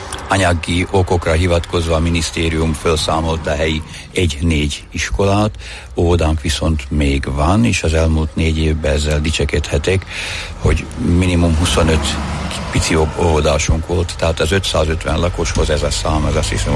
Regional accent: Ipeľské Predmostie, Banská Bystrica Region, Slovakia; also born or lived in Šahy; Igen, Ipoly Hídvégén születtem, illetve a napvilágot Ipolyságon láttam meg.

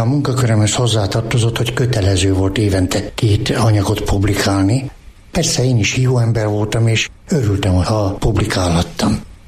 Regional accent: Abasár, Heves, Hungary; also born or lived in Miskolc; De én abasárinak érzem magam. Ott nőttem föl. Ott voltak az első barátaim.

